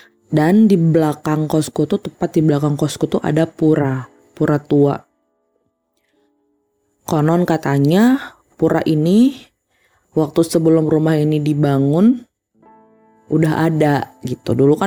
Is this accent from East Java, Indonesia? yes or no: no; West Java, Indonesia; bapakku yang ada di kampung halamanku di daerah Jawa Barat untuk datang dulu ke Bali